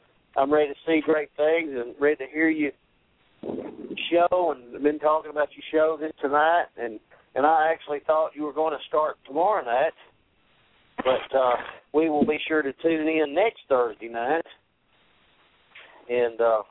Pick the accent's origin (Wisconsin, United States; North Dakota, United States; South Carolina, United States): South Carolina, United States; I grew up in South Carolina.